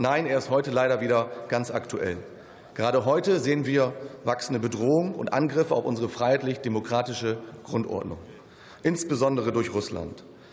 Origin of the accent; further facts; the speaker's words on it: Lower Saxony, Germany; Als Niedersachse bin ich ein Kind der ehemaligen britischen Besatzungszone und daher auch persönlich sehr dankbar dafür, dass ich in einer freiheitlichen Demokratie groß werden durfte.